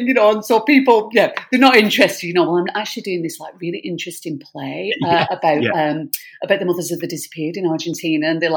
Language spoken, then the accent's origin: English; North West England, United Kingdom; I'm a northerner. I'm from Lancashire.